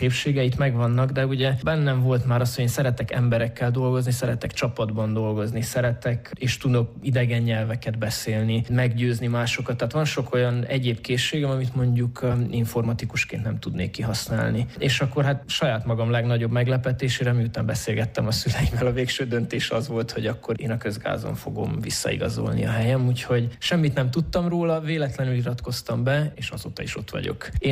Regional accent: Miercurea Ciuc, Harghita, Romania; also born or lived in Târgu Mureș; Marosvásárhelyen indult, ugyanis ott születtem, de egy éves koromban már Csíkszeredába költöztek a szüleim, úgyhogy tulajdonképpen nem saját döntésből, de a gyerekkoromat azt már Csíkszeredában töltöttem, de a nagyszüleim Marosvásárhelyen voltak

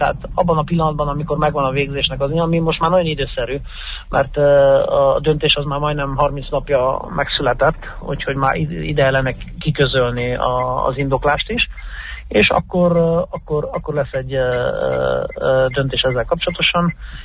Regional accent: Cluj-Napoca, Cluj County, Romania; kolozsváriként úgy érzem, hogy nagyon sok mindenben előreléptünk.

